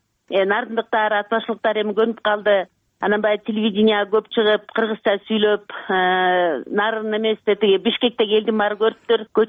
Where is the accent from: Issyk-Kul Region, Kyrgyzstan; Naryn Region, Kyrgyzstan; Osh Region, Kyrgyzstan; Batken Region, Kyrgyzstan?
Naryn Region, Kyrgyzstan; At-Bashy; now in Naryn, Kyrgyzstan; Өзүм ат башта туулуп өскөм.